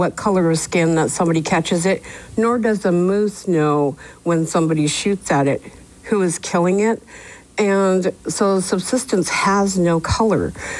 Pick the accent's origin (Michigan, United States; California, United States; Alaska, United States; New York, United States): Alaska, United States; Sitka; from Sitka, Alaska.